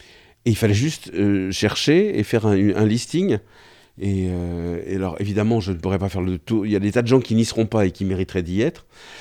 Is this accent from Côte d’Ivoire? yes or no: no; Cholet, Pays de la Loire, France; born there; je suis né à Cholet.